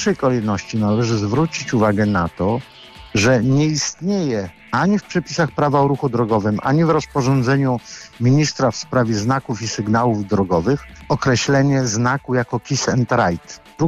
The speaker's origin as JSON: {"language": "Polish", "town": "Szczecin", "region": "West Pomeranian Voivodeship", "country": "Poland", "said": "jestem ze Szczecina."}